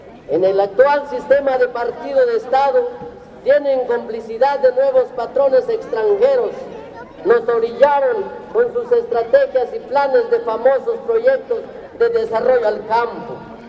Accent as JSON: {"language": "Spanish", "country": "Mexico", "said": "como campesinos mexicanos."}